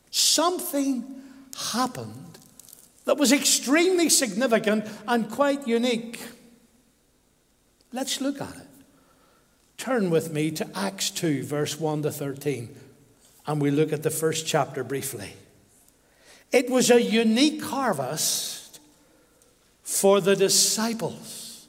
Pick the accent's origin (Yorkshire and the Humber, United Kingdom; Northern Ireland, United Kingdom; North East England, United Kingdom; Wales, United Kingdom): Northern Ireland, United Kingdom; Well, we came from the Grosvenor Road, Donegal Road, and we didn't know much about the harvest. We grew up in an Anglican tradition, and they did have Thanksgiving services.